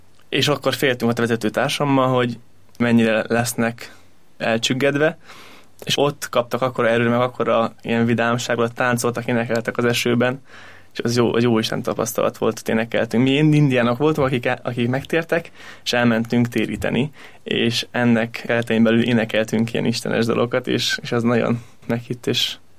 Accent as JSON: {"language": "Hungarian", "town": "Páty", "region": "Pest", "country": "Hungary", "tie": "born or raised there", "said": "Pátyon születtem, oda költöztek szüleim 25 éve, és ott alakult meg a most már Domus Mariéként nevezett helyi regnum."}